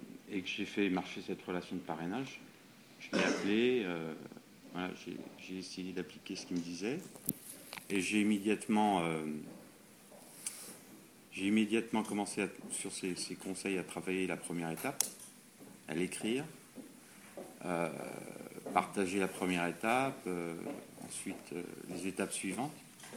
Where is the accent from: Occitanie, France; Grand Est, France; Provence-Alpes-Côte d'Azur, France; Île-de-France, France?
Île-de-France, France; Paris; Je suis originaire de Paris, mais je suis parti